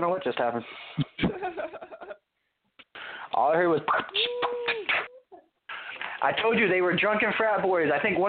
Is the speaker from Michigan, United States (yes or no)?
no; Arizona, United States; now in Tennessee, United States; But so I grew up in Arizona, moved to Tennessee a few years back. Yeah, it's different in the South than the West.